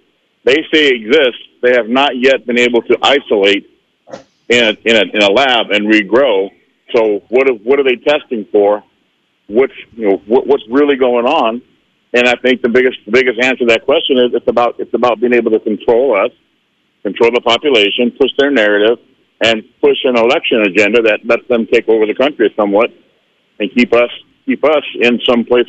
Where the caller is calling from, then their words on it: Prescott, Arizona, United States; Yeah, Prescott. Just walking around the city.